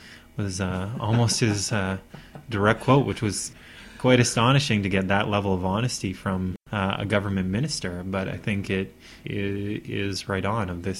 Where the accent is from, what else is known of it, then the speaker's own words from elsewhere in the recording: Alberta, Canada; so we need to have that discussion as people growing up in Alberta and within our school systems.